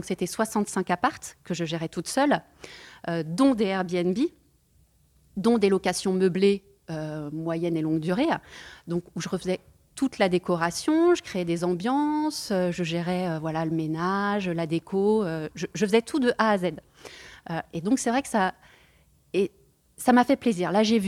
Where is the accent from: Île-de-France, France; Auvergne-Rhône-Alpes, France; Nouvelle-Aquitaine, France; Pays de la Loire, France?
Pays de la Loire, France; Nantes; moved away as an adult; now in Lisbon, Portugal; Donc, je suis une bretonne, je viens de Nantes. Et on a emménagé sur Lisbonne au mois de juillet.